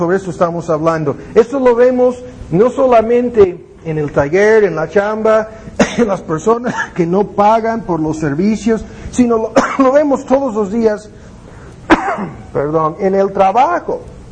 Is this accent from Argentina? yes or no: no; United States; Spanish is a second language; algo que a mí me molesta muchísimo como gringo